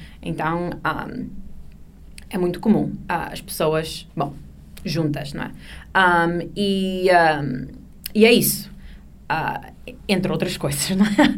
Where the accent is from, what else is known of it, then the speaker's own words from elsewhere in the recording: Portugal; now in United States; Mas quando eu era criança, em Portugal, as telenovelas brasileiras eram muito populares em Portugal.